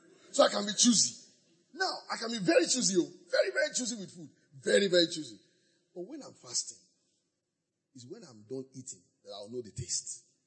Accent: Ibadan, Oyo, Nigeria; I grew up in Ibadan, so I know Amala is Ibadan's identity.

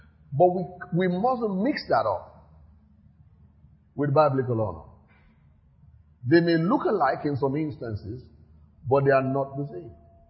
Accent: Nigeria; I'm an African. And I'm not just an African, I'm a Nigerian.

